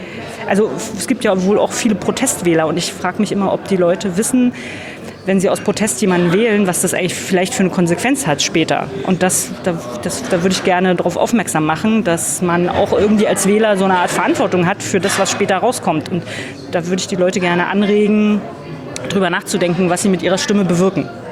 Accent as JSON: {"language": "German", "town": "Falkensee", "region": "Brandenburg", "country": "Germany", "said": "weil ich bin ursprünglich aus Falkensee, also ein Kind der DDR."}